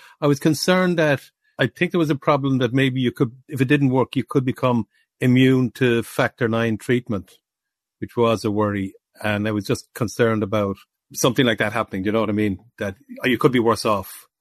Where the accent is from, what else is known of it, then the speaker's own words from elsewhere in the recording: Dublin, Leinster, Ireland; I'm from Dublin, Clondalkin. I'm 65 years old.